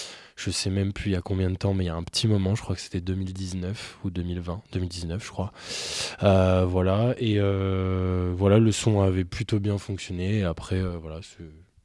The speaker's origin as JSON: {"language": "French", "town": "Clermont-Ferrand", "region": "Auvergne-Rhône-Alpes", "country": "France", "said": "Si on parle de la ville de Clermont-Ferrand, déjà, depuis tout petit."}